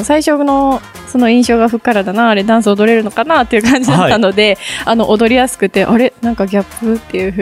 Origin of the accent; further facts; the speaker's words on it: Sapporo, Hokkaido, Japan; 北海道の札幌出身です